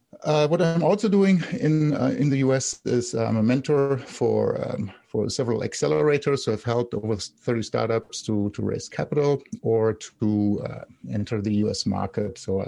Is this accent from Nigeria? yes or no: no; Germany; English is a second language; moved away as an adult; now in California, United States; I'm German, so my accent just will not go away.